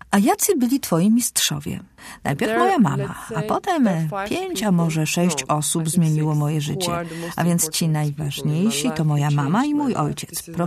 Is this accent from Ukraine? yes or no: no; Turkey; urodziłam się i wychowałam w Turcji.